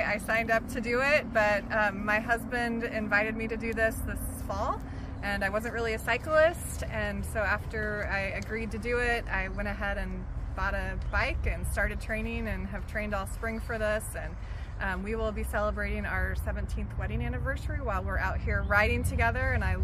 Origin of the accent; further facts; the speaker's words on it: Cornelius, North Carolina, United States; I'm 43, and I'm from Cornelius, North Carolina.